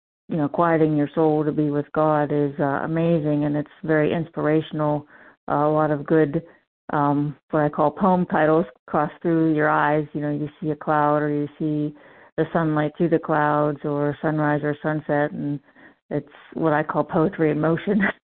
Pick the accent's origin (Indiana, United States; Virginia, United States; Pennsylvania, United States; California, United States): Pennsylvania, United States; Gibsonia; Born and raised in Gibsonia, Pennsylvania, and literally lived 300 yards from the house that I grew up in. So my roots run deep.